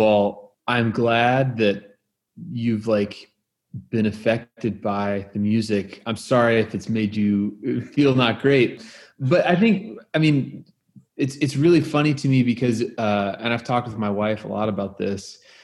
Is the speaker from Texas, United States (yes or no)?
no; Oklahoma, United States; and I'm from Oklahoma, and I have ended up being a musician.